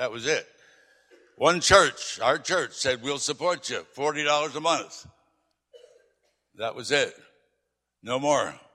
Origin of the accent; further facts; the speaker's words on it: New Jersey, United States; born there; I was born in South Jersey. My parents, we were members of a church in Philadelphia, and we'd go to Philadelphia every week for church services.